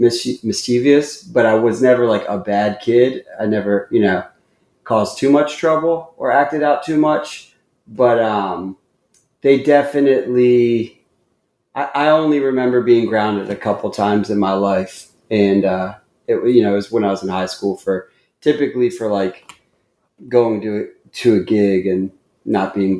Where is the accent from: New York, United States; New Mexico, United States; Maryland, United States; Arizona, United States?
Maryland, United States; Columbia; born there; I was born in Columbia, Maryland, so, which is like a suburb right between Washington, D.C. and Baltimore.